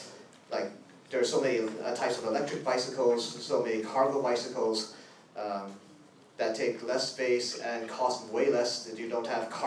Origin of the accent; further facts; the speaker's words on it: San Francisco, California, United States; from Excelsior.